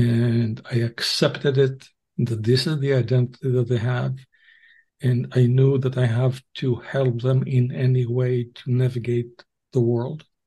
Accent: Israel; In my case, I was born in Israel, grew up in Israel

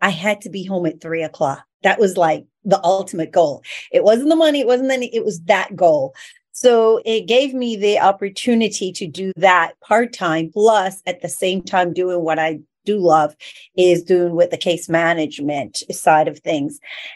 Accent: New York, United States; I'm from New York, and I've been in real estate for over 20 years.

